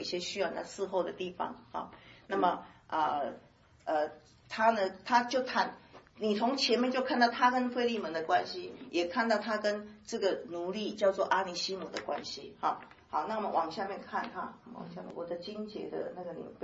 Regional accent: Taiwan; 我是台湾人，神啊呼召我在中国宣教，在中国服侍

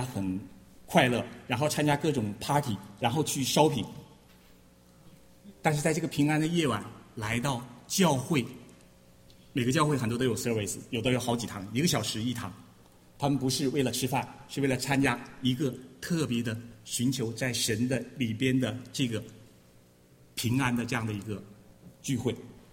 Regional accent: Harbin, Heilongjiang, China; 就像我的家乡哈，我就回到哈尔滨去了

